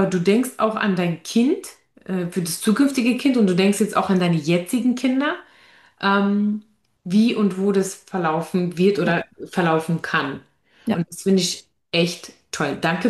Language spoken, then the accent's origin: German; Germany; born there; Ich bin gebürtige Deutsch-Türkin. Ich bin in einer Multikulti-Familie aufgewachsen.